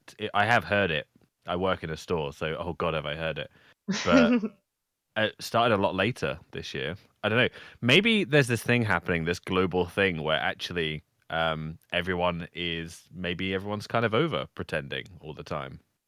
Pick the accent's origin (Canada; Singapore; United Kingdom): United Kingdom; England; as an English person, how very dare you attack my culture like that? One of the things I've always loved about being in Britain